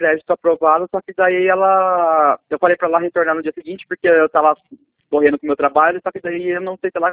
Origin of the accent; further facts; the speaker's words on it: Indaiatuba, São Paulo, Brazil; Eu sou de Indaiatuba.